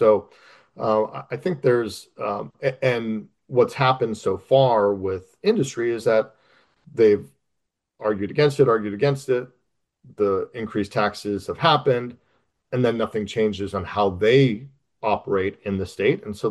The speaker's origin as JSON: {"language": "English", "region": "Arizona", "country": "United States", "tie": "born or raised there", "said": "I was born and raised in Arizona."}